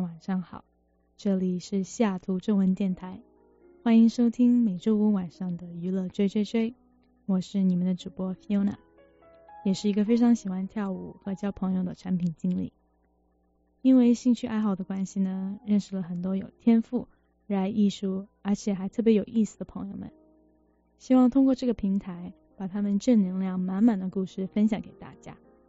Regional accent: Canada; 作为一个加拿大人我一次都还没有去过

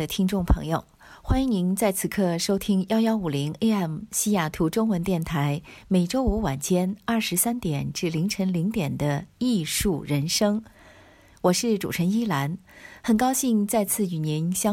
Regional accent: Xi'an, Shaanxi, China; 我的家乡古都西安2021读书月也携着明媚的春光优雅启程

